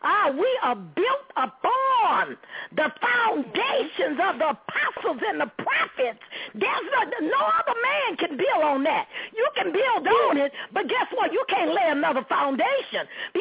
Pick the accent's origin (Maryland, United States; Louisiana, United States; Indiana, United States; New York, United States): Louisiana, United States; New Orleans; Hey, I came from New Orleans. I knew how to coordinate.